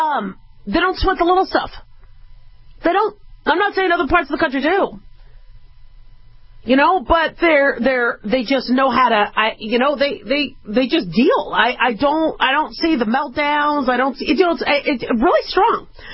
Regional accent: the West, United States; But we don't do that in the West. And I grew up in the West.

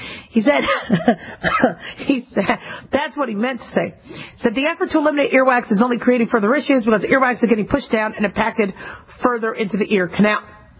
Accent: Arizona, United States; it kept cockroaches from crawling into my ears when I grew up in Arizona.

